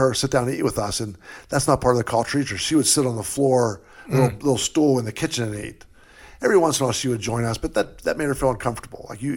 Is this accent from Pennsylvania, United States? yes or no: yes; Pennsylvania, United States; born there; I was born in Pennsylvania.